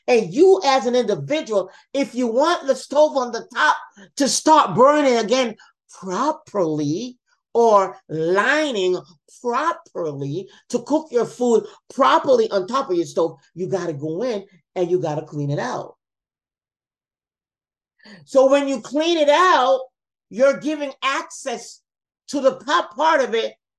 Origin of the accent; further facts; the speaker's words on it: Jamaica; The country where I'm from Jamaica.